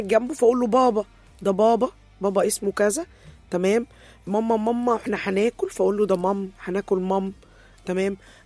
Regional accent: Egypt; انا عربي فهستخدم اللغه العربيه بلهجه بلدي، يعني انا مصري

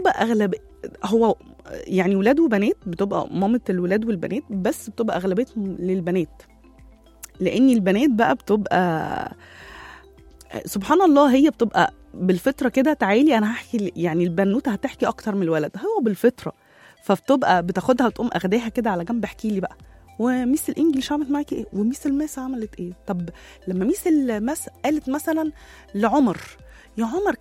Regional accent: Egypt; ونقعد بقى نعمل جروبات يعني خارجية بقى يبقى فيها شوية حاجات من اللي إحنا بنحبهم كده كمصريين

